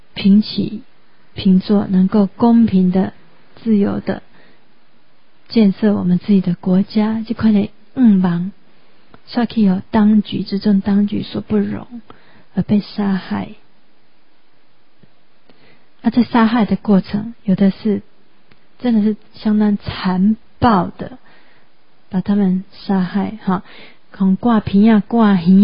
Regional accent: Taiwan; 难道我们台湾人还能够不醒吗？台湾人能够把这些历史忘记吗？

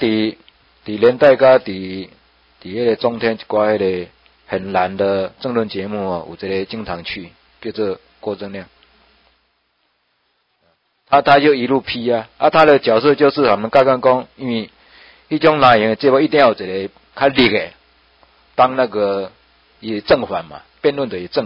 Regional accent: Taiwan; 我们台湾人有几个说要去拉呢

